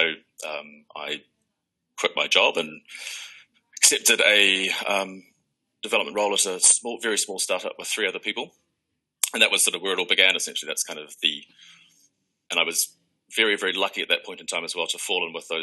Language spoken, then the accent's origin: English; New Zealand; which is, it's just strange because I'm actually from New Zealand.